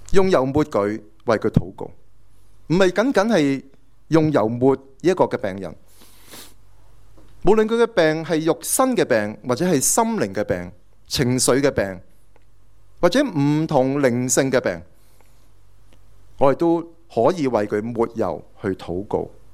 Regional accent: Hong Kong; 有时我们香港人，我们都会有时候有些不舒服，撞亲淤了少少，可能都会搽啲铁打酒

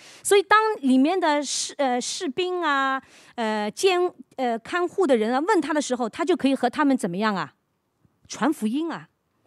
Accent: China; now in Hong Kong; 特别是我们从内地来，我们在香港的家人应该不是很多

